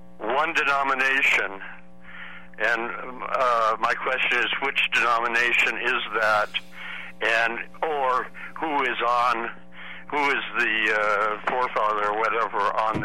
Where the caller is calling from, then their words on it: San Francisco, California, United States; Hi, I'm calling from San Francisco in response to the question about, was it public places in San Francisco named after people?